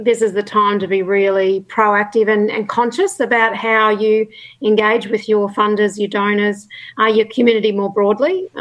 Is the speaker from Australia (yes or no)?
yes; Australia; just part of being Australian, actually.